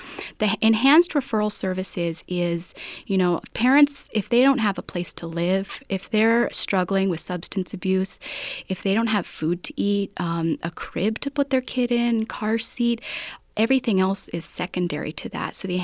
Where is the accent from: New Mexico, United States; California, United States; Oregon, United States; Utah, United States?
New Mexico, United States; Las Vegas; I was born in Las Vegas, New Mexico. I graduated from Mora High School and a proud alumni of the University of New Mexico, so it's great to be here sharing with you guys.